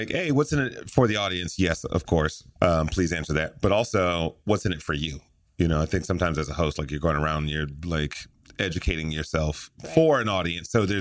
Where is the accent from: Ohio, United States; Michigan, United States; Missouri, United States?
Michigan, United States; Detroit; Yeah, that's my hometown. I'm from Detroit.